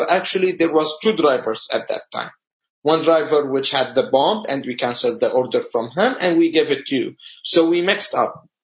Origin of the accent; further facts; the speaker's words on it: Syria; moved away; I'm originally from Syria.